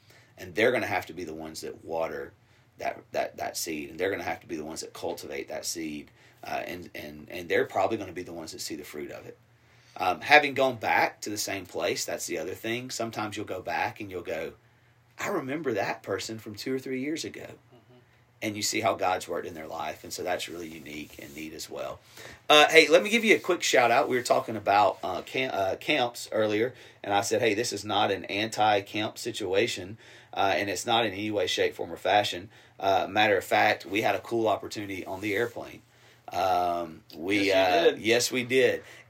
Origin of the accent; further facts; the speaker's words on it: Alabama, United States; also born or lived in Columbus, United States / Phenix City, United States; But I grew up in South Alabama and then Columbus, Georgia, Phenix City, Alabama area.